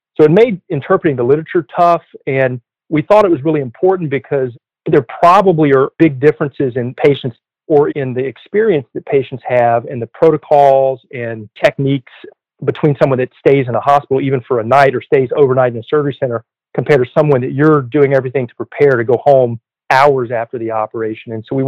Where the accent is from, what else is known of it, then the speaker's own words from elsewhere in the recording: North Carolina, United States; My background, I'm originally from North Carolina, went to University of Chapel Hill for undergrad at med school, and then did my residency at the University of Pennsylvania in Philadelphia.